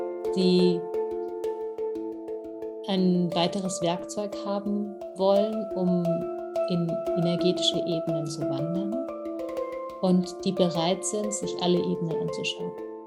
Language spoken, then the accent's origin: German; Germany; Und ich meine, ich bin Deutsche.